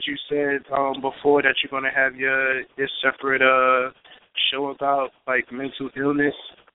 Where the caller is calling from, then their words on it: Queens, New York, United States; Hi, how you doing? … calling from Queens, New York.